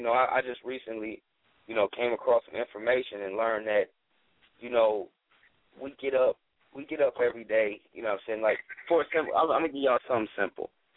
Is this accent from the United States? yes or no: yes; Minnesota, United States; now in California, United States; representing Minnesota, but I'm out in Cali.